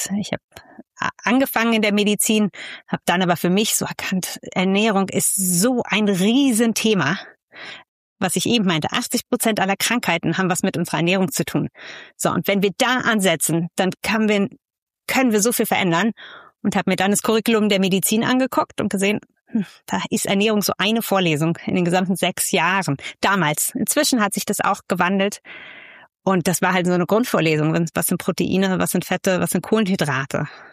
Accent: Berlin, Germany; ich wohne in Berlin, ich komme ursprünglich auch aus Berlin. Ich habe schon anderswo gelebt in der Welt, aber bin zurückgekommen nach Berlin, weil es für mich natürlich familiär hier verankert ist.

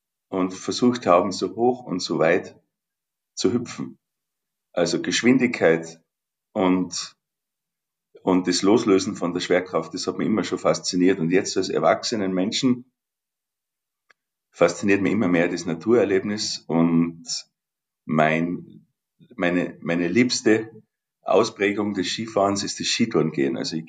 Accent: Waidring, Tyrol, Austria; Ich bin in Weidring aufgewachsen

